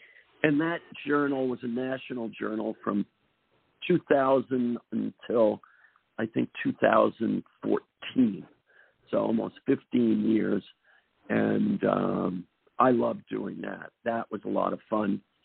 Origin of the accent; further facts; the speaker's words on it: New Jersey, United States; And some of that is kind of an homage to growing up in New Jersey.